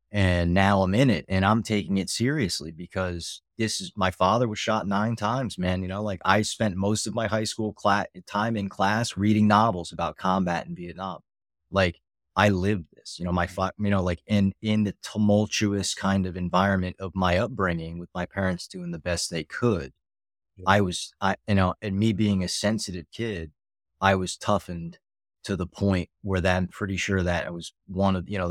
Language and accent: English; New Jersey, United States; I'm from Northern New Jersey, right outside of Manhattan.